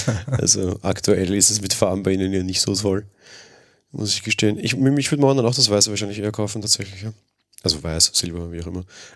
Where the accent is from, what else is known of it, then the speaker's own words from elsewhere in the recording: Austria; Und jetzt komme ich als Österreicher um die Ecke